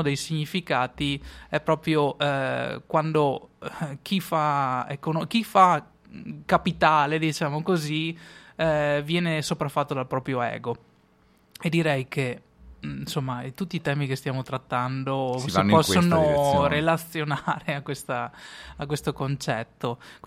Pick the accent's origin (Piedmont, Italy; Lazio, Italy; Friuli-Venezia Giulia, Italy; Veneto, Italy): Veneto, Italy; Sono romagnoli, noi siamo veneti, ma la Romagna è qua vicino.